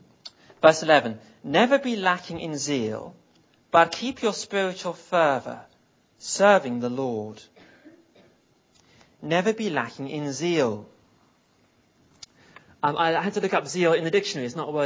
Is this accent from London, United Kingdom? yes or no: yes; London, United Kingdom; The church I grew up in London